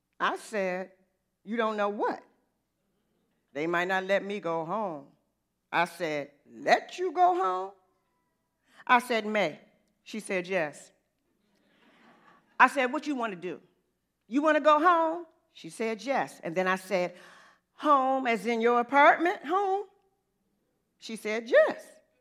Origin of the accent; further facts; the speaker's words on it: Detroit, Michigan, United States; I used to love waking up at the home I grew up in Detroit.